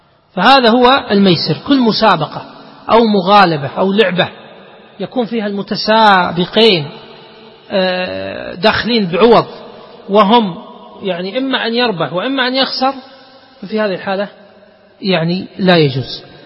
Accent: Kuwait

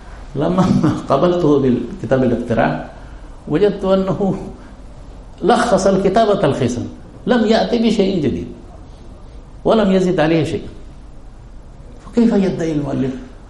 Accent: India; Arabic is a second language; كنت ذكرت لكم عندنا في الهند الهاء تكتب بطريقة عجيبة

